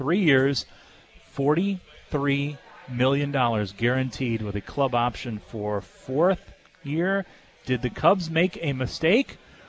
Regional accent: DeWitt, Iowa, United States; TJ Sikkema, native of my hometown of DeWitt, Iowa.

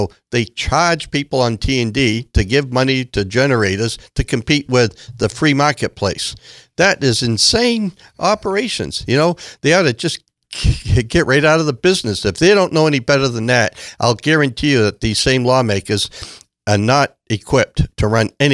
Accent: Farmington, United States; born there; Me too. I was born in Farmington. As a matter of fact, I was born in Farmington exactly 66 years ago tomorrow.

